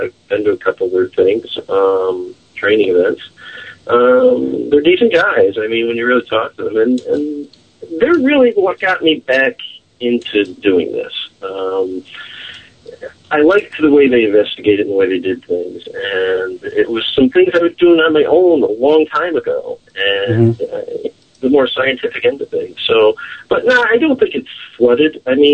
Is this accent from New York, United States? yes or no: yes; New York, United States; I grew up in New York myself.